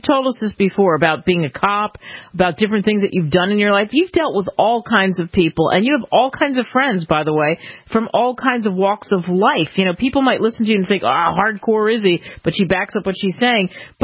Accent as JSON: {"language": "English", "town": "Cherry Hill", "region": "New Jersey", "country": "United States", "tie": "born or raised there", "said": "I grew up in Cherry Hill, New Jersey, and it was right next to Lawnside, and we never had that."}